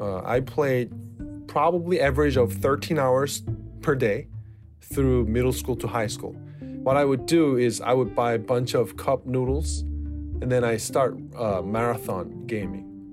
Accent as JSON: {"language": "English", "country": "South Korea", "second_language": "English", "said": "I'm from South Korea. I'm 33 years old now."}